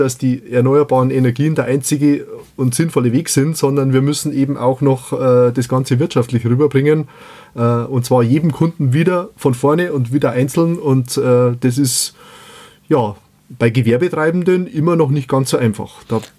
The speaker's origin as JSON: {"language": "German", "region": "Bavaria", "country": "Germany", "said": "Speziell bei uns in Bayern, wir sind ja sehr katholisch, da kommt nach Neujahr immer noch Heiligen Drei König, also Epiphanie."}